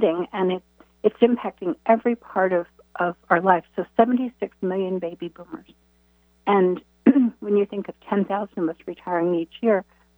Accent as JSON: {"language": "English", "country": "Germany", "tie": "born or raised there", "said": "And I grew up in Germany, so we did have a big house in Germany"}